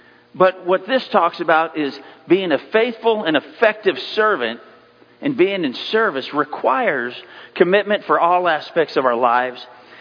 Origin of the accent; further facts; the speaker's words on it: Iowa, United States; I know growing up in Iowa that I used to go out after our sunrise service.